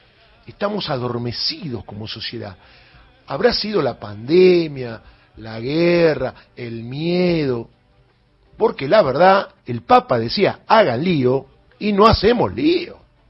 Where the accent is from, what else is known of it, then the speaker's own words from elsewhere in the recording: Argentina; somos argentinos, 47 millones